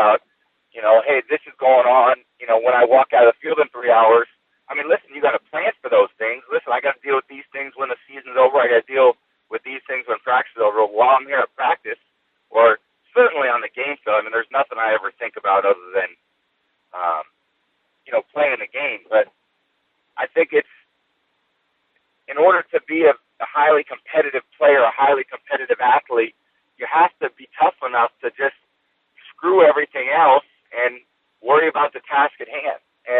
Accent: California, United States; now in Boston, United States; We're building a house in L.A. really to be close to my son. And, I'm from California, too.

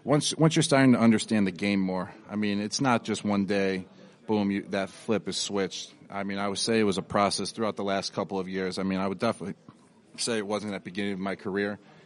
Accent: Buffalo, New York, United States; I know Vic. I used to go to his house in eighth grade. We're from Buffalo.

